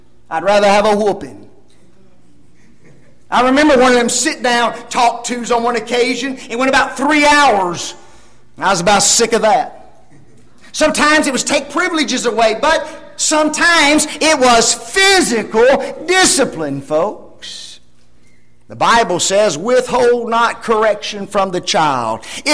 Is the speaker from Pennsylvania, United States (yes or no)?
no; Memphis, Tennessee, United States; also born or lived in Dyersburg; I was born in Dyersburg, Tennessee, just a little ways from New Bern, Tennessee. My mom and dad very shortly thereafter moved to Memphis, Tennessee, and that is the only place that I know as far as growing up is concerned.